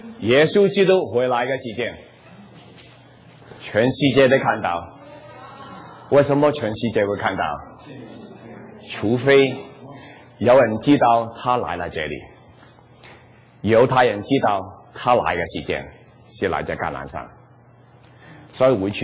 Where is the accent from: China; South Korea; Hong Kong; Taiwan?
Taiwan; accent: Taiwanese Mandarin; 我是台湾国语